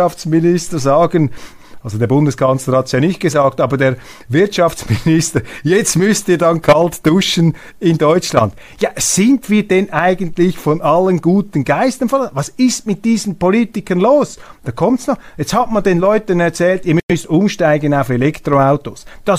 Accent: Switzerland; Dies meine Aussage als Schweizer.

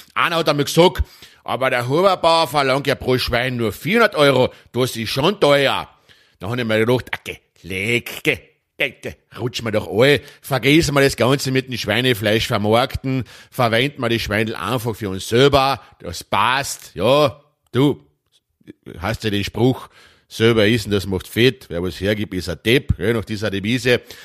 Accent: Austria; bei uns in Österreich

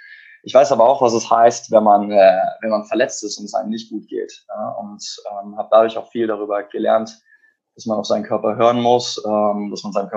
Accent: Cologne, North Rhine-Westphalia, Germany; Hallo Leute. Ich bin zum Zeitpunkt dieser Aufnahme 26 Jahre alt. Ich komme aus Köln

